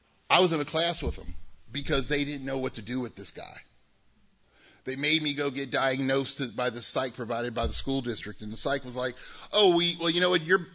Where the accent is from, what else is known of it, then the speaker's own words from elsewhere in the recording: Chicago, Illinois, United States; But the people I grew up with in Chicago, they knew me.